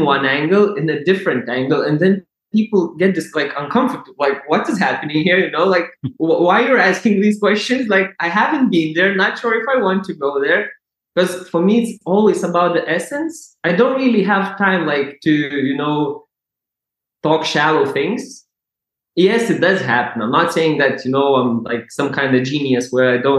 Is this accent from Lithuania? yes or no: yes; Lithuania; English is a second language; moved away; Like, because I come from Eastern Europe, from Lithuania. Like, when first I came, it was like, and there's too many thank yous.